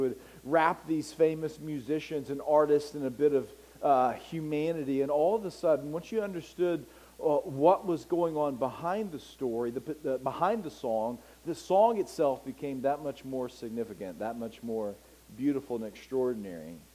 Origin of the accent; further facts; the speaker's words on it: United States; So, you know, I'm an American, and we're probably a little arrogant and cocky when it comes to our British counterparts.